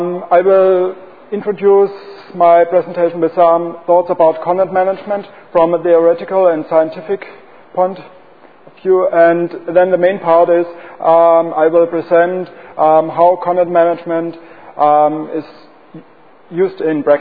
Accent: Switzerland; English is a second language; I'm from Switzerland, from the University of St. Gallen.

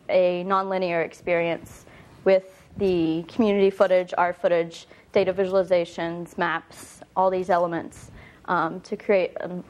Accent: West Virginia, United States; I'm originally from West Virginia.

